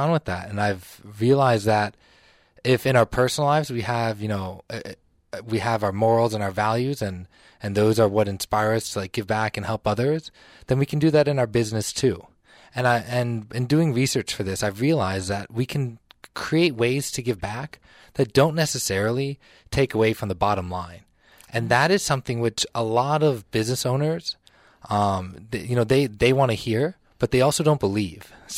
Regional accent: West Palm Beach, Florida, United States; I'm from Florida, from West Palm Beach area, grew up here, went away, but came back because Dad got ill.

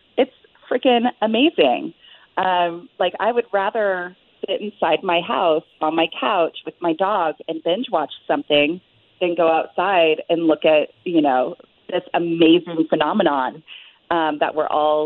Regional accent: Alaska, United States; I'm not vegan. And I grew up in Alaska. You know, I grew up in a hunting and a fishing family.

